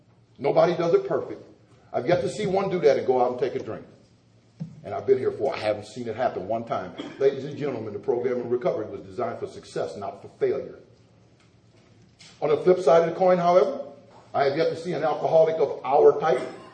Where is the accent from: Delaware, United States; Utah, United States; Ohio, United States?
Ohio, United States; Sandusky; But I was born in Sandusky, Ohio. I'm 49 years old. I was second of three boys. I was raised in a Christian home